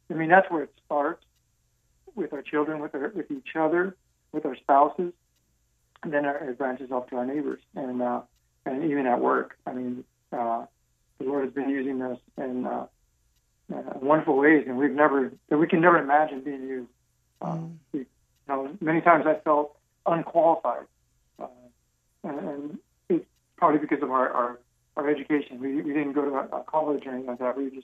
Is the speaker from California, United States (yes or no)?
yes; Los Angeles, California, United States; I was raised in the Valley, in the Valley area. Came from a very large family, very large family.